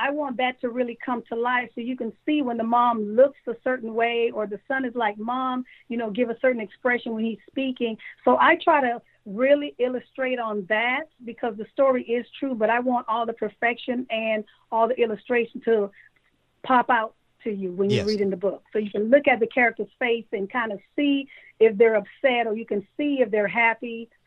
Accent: Trinidad & Tobago; now in United States; You know, we're originally from Trinidad.

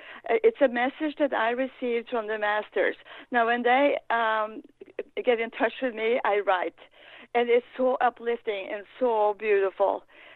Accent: Norway; I was born and raised in Norway, and every summer I spent the summer at my parents' cabin, not too far from the North Sea

